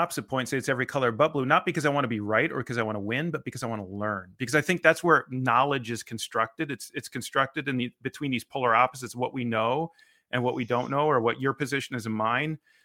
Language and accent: English; Nebraska, United States; I mean, I am from Nebraska, which is over here, right? So we're pretty humble, nice people, I'd like to think.